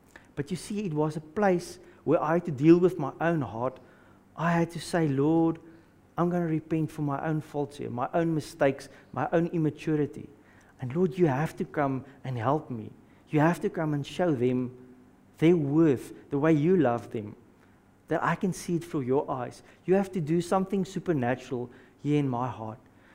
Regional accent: South Africa; moved away as an adult; me and my wife and my family, we came from South Africa in 2008 for ministry to the church there.

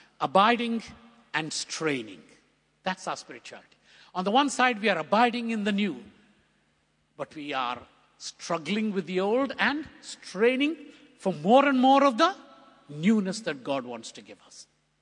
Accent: India; You know, I come from India, and we have long epics

